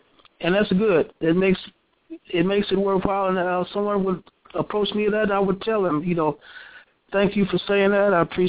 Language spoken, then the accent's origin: English; Chicago, Illinois, United States; when I told them that I was from Chicago, next door neighbors to Detroit